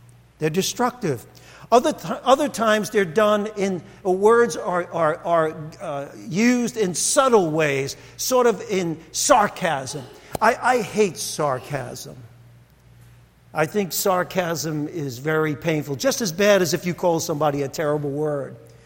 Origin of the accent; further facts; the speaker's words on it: Brooklyn, New York, United States; I just want you to know, growing up in Brooklyn, it happens once in a while.